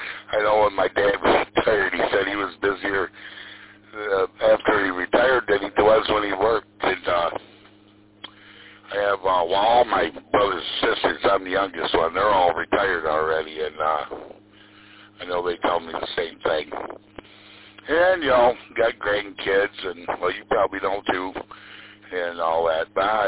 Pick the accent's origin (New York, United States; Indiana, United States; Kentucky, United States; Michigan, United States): Michigan, United States; Frankenmuth; also born or lived in Bertrand; We originally lived in, well, I grew up in Frankenmuth, and then my wife and I, we had a 20-acre farm in Bertrand.